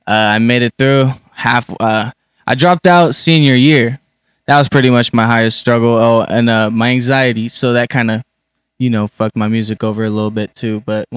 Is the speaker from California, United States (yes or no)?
yes; San Diego, California, United States; born there; now in Spring Valley, United States; I was born in San Diego, live in Spring Valley right now. Grew up making music, so always had a love for it.